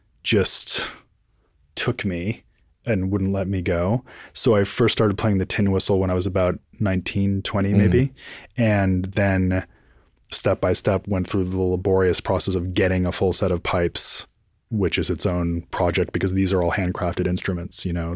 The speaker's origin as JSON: {"language": "English", "town": "Boston", "region": "Massachusetts", "country": "United States", "said": "Yeah, so I'm from Boston. So there's a lot of Irish music, a lot of Irish American folks up there."}